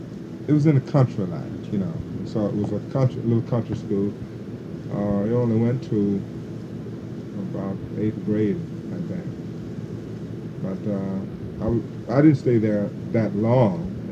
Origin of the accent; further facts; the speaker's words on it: Bay Springs, Mississippi, United States; moved away as an adult; I'm from Bay Spring, Mississippi. I'm born in Jasper County, Mississippi, 1934. And I stayed there until I was age 18 in Mississippi area.